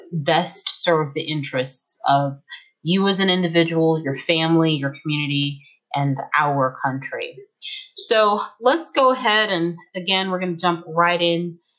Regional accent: California, United States; especially because it's pretty right leaning, considering that I'm from California.

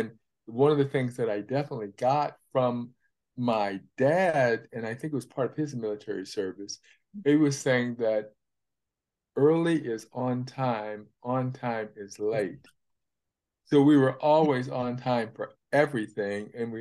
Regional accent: Illinois, United States; And we're all from Illinois

